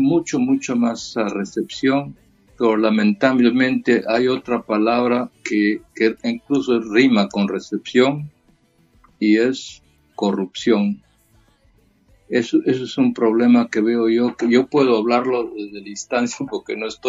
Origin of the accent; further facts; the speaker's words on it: Peru; yo soy peruano, pero más que todo latinoamericano